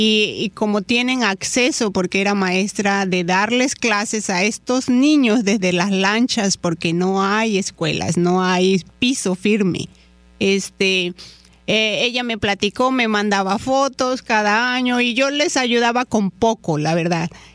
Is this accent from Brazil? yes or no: no; Mexico; yo provengo de una zona, de la zona sur de la República Mexicana, de Chiapas. Ahí nací yo.